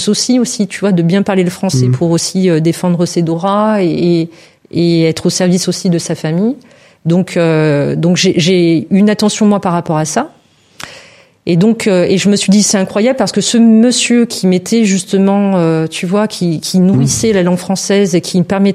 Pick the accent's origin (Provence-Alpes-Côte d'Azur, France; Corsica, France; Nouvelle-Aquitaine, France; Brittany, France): Provence-Alpes-Côte d'Azur, France; Martigues; born there; moi je suis née ici à Martigues, j'ai été naturalisée au moment où je suis rentrée à l'école primaire.